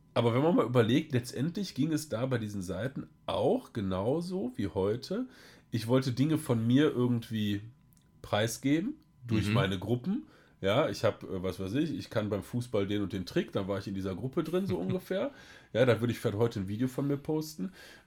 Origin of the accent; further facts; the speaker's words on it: Krefeld, North Rhine-Westphalia, Germany; Ja, ich bin in Krefeld zur Schule gegangen